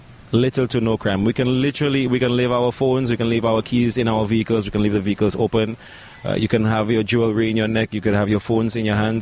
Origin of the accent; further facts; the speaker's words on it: St. Lucia; now in British Virgin Islands; Yeah, I'm from St. Lucia.